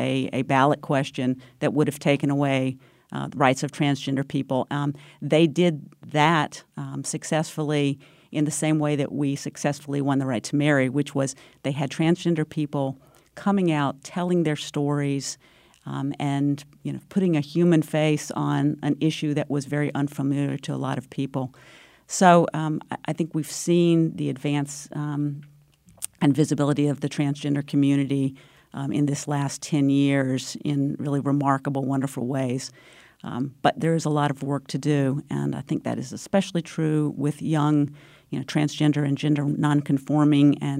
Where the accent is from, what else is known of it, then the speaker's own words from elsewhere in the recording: North Carolina, United States; Like my home state of North Carolina.